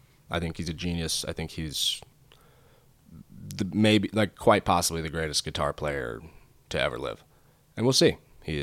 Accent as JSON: {"language": "English", "region": "California", "country": "United States", "tie": "born or raised there", "said": "L.A., I'm not from LA, by the way. I am from Northern California."}